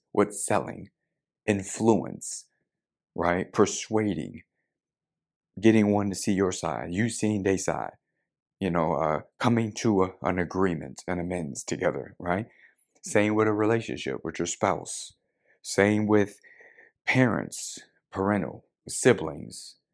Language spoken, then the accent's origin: English; Las Vegas, Nevada, United States; Growing up in Las Vegas, Nevada